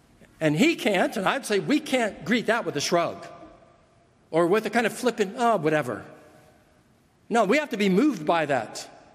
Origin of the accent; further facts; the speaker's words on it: California, United States; I'm a Californian. We play volleyball. I love volleyball.